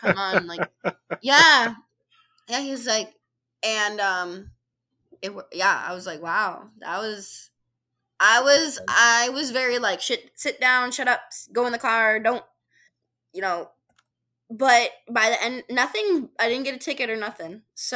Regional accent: Arizona, United States; I'm from Arizona, y'all.

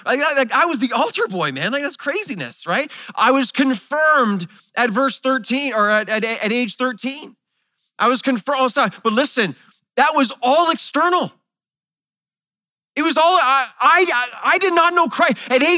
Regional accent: Mississauga, Ontario, Canada; I grew up in the Anglican church in Mississauga.

